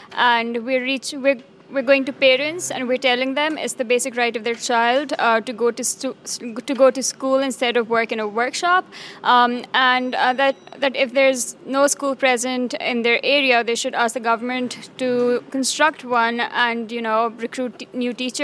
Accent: Lahore, Punjab, Pakistan; from Lahore, Pakistan

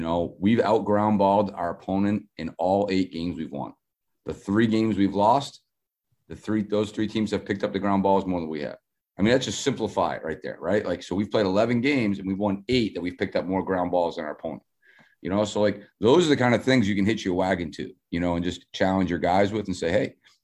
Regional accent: Maine, United States; And it's not something I grew up with in New England and Maine.

